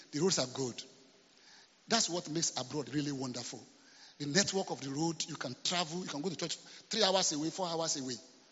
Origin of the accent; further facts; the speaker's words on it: Côte d’Ivoire; now in Nigeria; I was born in Ivory Coast. I was coming from Ivory Coast to Nigeria to come to Nigeria.